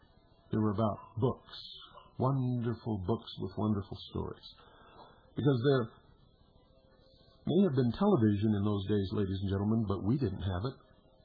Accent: California, United States; born there; I was born in Bigsby Knowles Maternity Hospital in California on May the 6th, 1943.

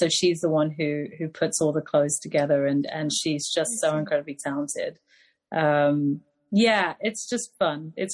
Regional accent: England, United Kingdom; also just kind of growing up where I grew up in England

